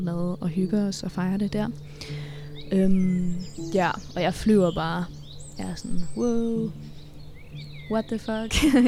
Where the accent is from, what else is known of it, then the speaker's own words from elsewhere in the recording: Skælskør, Zealand, Denmark; Nu kommer jeg fra Skelskør, hvor der er et firma, der udleder en masse oliespildevand i havet.